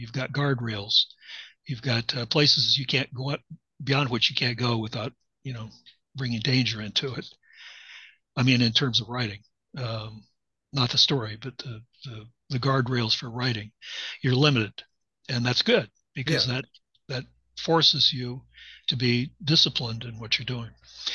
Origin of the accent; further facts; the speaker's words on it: Midwest, United States; because I grew up in the Midwest, so everything is flat